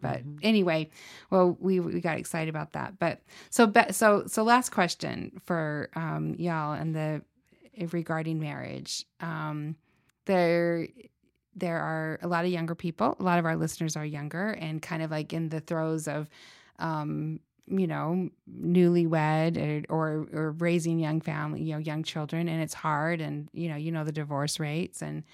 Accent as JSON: {"language": "English", "town": "Salt Lake City", "region": "Utah", "country": "United States", "tie": "born or raised there", "lives_now": "Las Vegas, United States", "said": "And I grew up in Salt Lake City, Utah."}